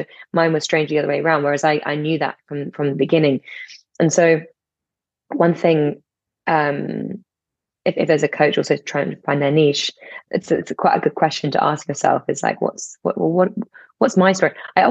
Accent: London, United Kingdom; especially where I grew up in London

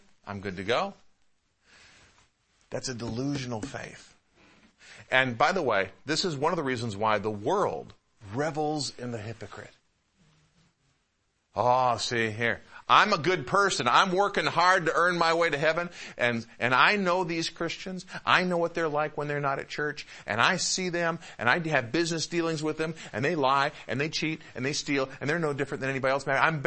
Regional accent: Detroit, Michigan, United States; I grew up out east in the Midwest in the Metro Detroit area

